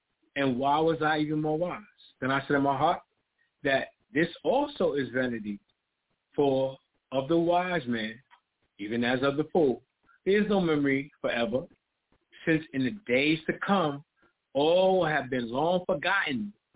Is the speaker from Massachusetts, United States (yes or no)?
no; New York, United States; I'm a 14-year-old child growing up in Harlem.